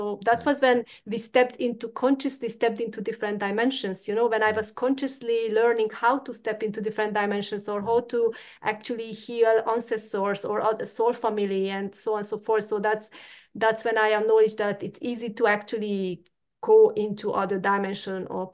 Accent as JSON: {"language": "English", "country": "Hungary", "tie": "born or raised there", "second_language": "English", "moved": "as an adult", "said": "I grew up in Hungary."}